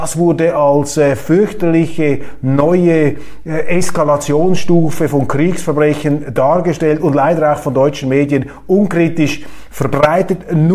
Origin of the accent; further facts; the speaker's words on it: Switzerland; ich bin Schweizer